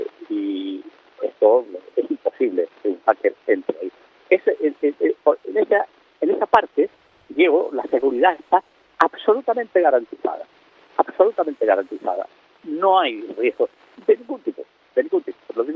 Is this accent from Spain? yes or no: yes; Tenerife, Canary Islands, Spain; yo soy de Tenerife